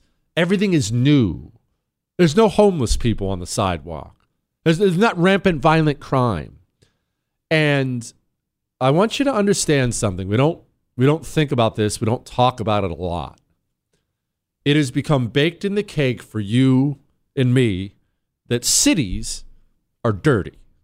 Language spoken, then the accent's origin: English; Ohio, United States; I'm from Ohio.